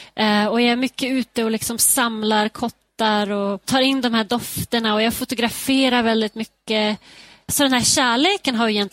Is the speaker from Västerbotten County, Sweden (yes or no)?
yes; Skellefteå, Västerbotten County, Sweden; den börjar ju i min hemstad Skellefteå